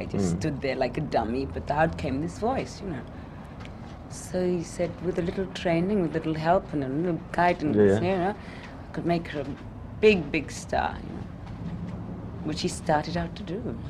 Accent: Cardiff, Wales, United Kingdom; touring around the clubs of Wales, you know, of Cardiff, really, my hometown, you know.

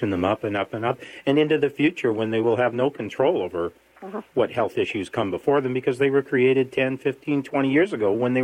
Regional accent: Burlington, Ontario, Canada; now in Hamilton, Canada; And I live in Hamilton. I go into Burlington from time to time. And I grew up in Burlington when it was a farming town and a farming supply town and then a bunch of subdivisions built on agricultural land.

